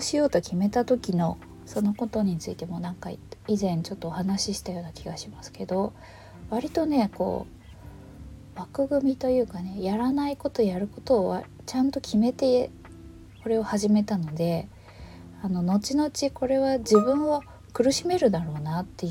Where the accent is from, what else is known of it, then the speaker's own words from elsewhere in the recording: Kansai, Japan; accent: Kansai dialect; moved away; こっちに出てきて20年ぐらい経つので、自分のその関西弁というものに自信がなくなり始めていた